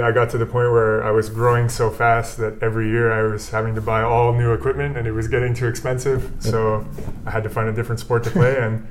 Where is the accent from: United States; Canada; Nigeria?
Canada; Kingston, Ontario; I'm from a small town or smaller city in Ontario called Kingston, but I was born and grew up like 7 or 8 years in Ottawa, which is the capital of Canada.